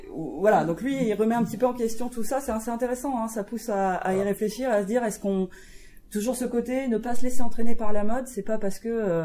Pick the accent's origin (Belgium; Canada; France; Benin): France; Oui, alors en tant que Français, on est dans un environnement un peu hostile